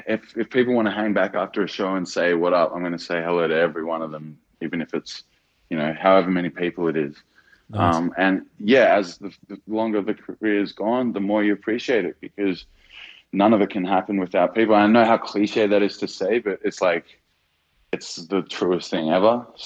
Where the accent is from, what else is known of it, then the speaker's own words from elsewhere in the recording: Melbourne, Victoria, Australia; I mean, Melbourne, because I'm from Melbourne.